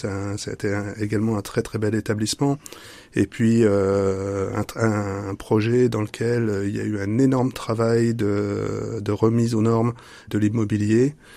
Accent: Grand Est, France; born there; Je suis né en Meuse. Mes premières activités professionnelles se sont passées en Meuse.

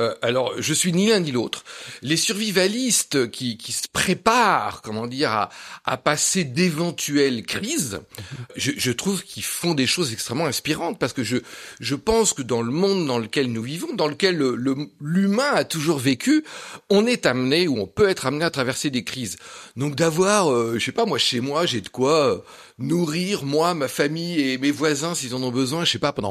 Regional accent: Privas, Auvergne-Rhône-Alpes, France; Simplement, moi, j'ai grandi en Ardèche, à Privas plus précisément.

